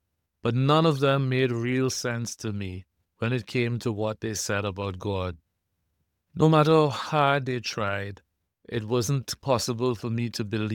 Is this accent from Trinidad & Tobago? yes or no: yes; Trinidad & Tobago; also born or lived in Germany / Turkey; I was born and raised in the sunny Caribbean in Trinidad and Tobago. I also lived in Germany for a couple of years and in Turkey for a short time back in 2021.